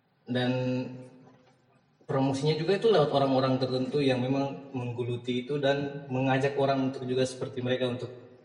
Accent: Papua, Indonesia; born there; Saya kan lahirnya di Papua. Saya masih cukup sulit mengetahui daerah saya sendiri yang Flores itu, yang saya asli dari sana.

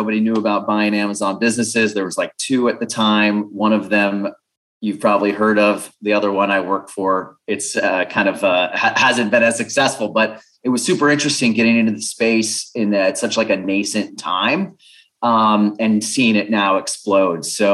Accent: Florida, United States; moved away as an adult; now in Mexico City, Mexico; Born and raised in South Florida. I've been doing the digital nomad thing for about 10 years now. So I've been in Mexico. I'm currently in Ukraine.

